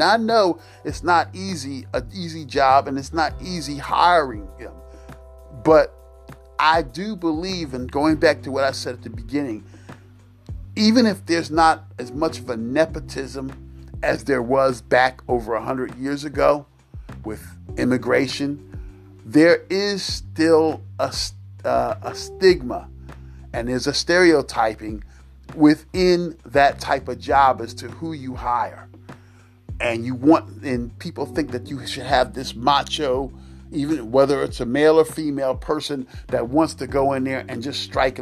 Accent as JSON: {"language": "English", "town": "Philadelphia", "region": "Pennsylvania", "country": "United States", "tie": "born or raised there", "said": "And they had something in Philadelphia, which is my hometown, called the Police Athletic League"}